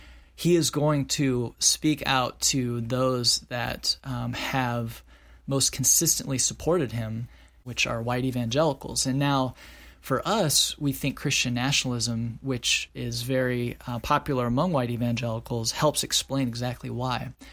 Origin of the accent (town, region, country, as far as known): Midwest, United States; born or raised there